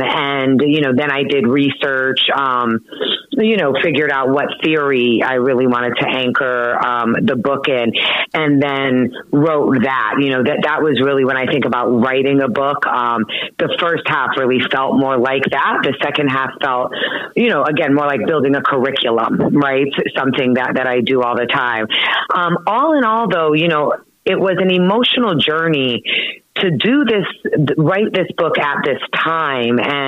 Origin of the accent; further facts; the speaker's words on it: Honolulu, Hawaii, United States; now in Boston, United States; No, but I'm originally from Honolulu, Hawaii, which I think does help me do this work in a way, you know, being from the last state in the union, the most diverse state.